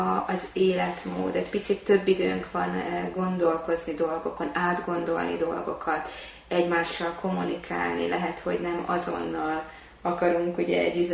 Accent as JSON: {"language": "Hungarian", "region": "Budapest", "country": "Hungary", "tie": "born or raised there", "said": "én igazából Budapesten születtem, egy tőzsgyökeres 18 kerületi gyerek voltam, ott éltem a szüleimmel, nagyon sokat jártunk a belvárosba"}